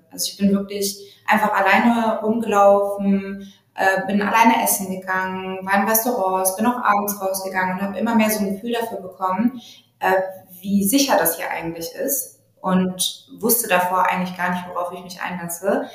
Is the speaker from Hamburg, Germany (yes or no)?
no; Munich, Bavaria, Germany; now in Berlin, Germany; Ich komme aus München. Ich habe auch in München studiert, bin danach nach dem abgeschlossenen Studium nach Berlin gezogen